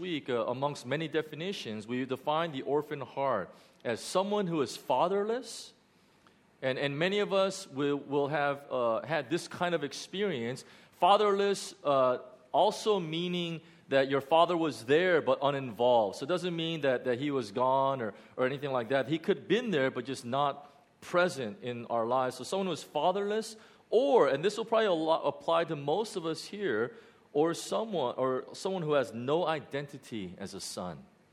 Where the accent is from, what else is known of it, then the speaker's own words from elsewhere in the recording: Chicago, Illinois, United States; When I grew up in Chicago, our first home that my parents bought, we had three huge crab apple trees in our backyard.